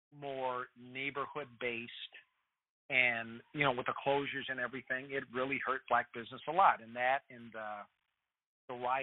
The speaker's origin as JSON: {"language": "English", "town": "Wichita", "region": "Kansas", "country": "United States", "tie": "born or raised there", "said": "I grew up in Wichita, Kansas, and they just gave me certain rules to follow"}